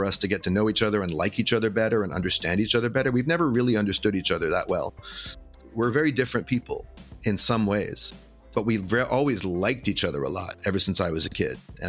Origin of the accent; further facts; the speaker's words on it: Vancouver, British Columbia, Canada; moved away as an adult; now in Brooklyn, United States; I'm from Vancouver, Canada, originally. I moved to Brooklyn, New York in my mid-adulthood and have spent the better part of it here.